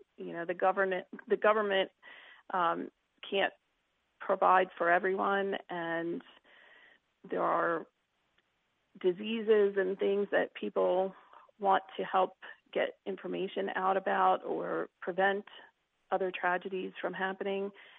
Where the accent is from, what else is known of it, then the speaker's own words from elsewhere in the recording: Delaware, United States; I'm actually from Delaware, which is why there is the Delaware statistic there.